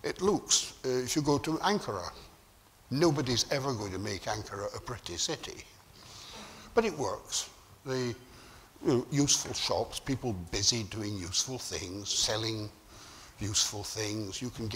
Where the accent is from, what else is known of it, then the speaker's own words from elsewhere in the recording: Scotland, United Kingdom; I, as a Scotsman, have a sort of cousinly feeling for